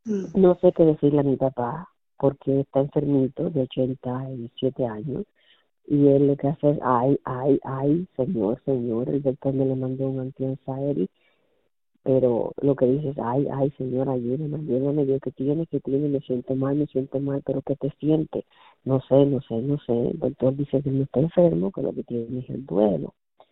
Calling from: Fort Lauderdale, Florida, United States; de Fort Lauderdale

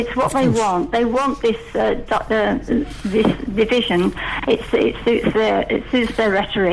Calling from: Alicante, Valencian Community, Spain; Hi, Giles. It's … Alicante.

